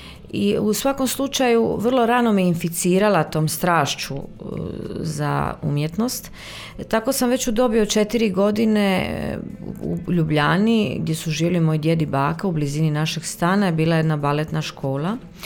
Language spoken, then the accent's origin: Croatian; Trogir, Split-Dalmatia County, Croatia; Rođena sam daleke 1983. U Splitu. Djetinjstvom sam provela u Trogiru. Tamo me vezuje moja mladost i svi ti moji rani dani. To je nekakva moja oaza koja se uvijek vrlo rado vraća. Moj topli dom.